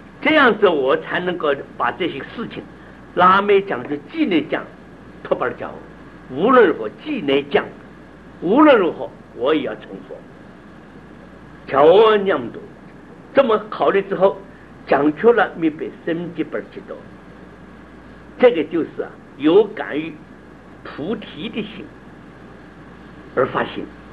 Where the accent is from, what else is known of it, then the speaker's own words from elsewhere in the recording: Taiwan; 今天我们台湾去杀老虎，杀这个不亦乐乎？